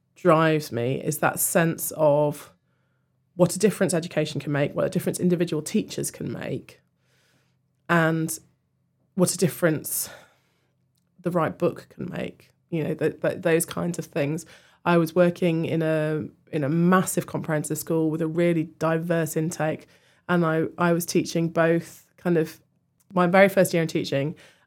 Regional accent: Inverness, Scotland, United Kingdom; born there; also born or lived in Bedfordshire / Liverpool / Cambridge; I was born in Inverness. We moved to Bedfordshire. Then my mother went and did her PhD at the University of Liverpool. So I lived there from the ages of 4 to 7. And then we moved to Cambridge.

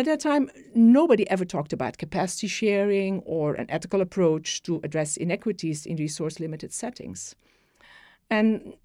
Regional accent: Antwerp, Flanders, Belgium; I worked in an inner city context in my home country, Belgium, in the city of Antwerp.

